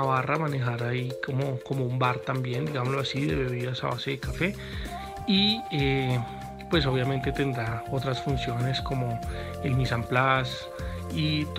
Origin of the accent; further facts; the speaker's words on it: Colombia; nosotros como colombianos deberíamos resaltar